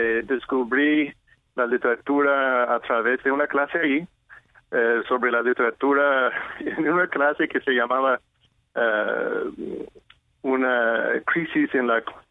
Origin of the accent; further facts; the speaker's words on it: Los Angeles, California, United States; moved away as an adult; now in New York, United States; Yo nací en Los Ángeles, en California.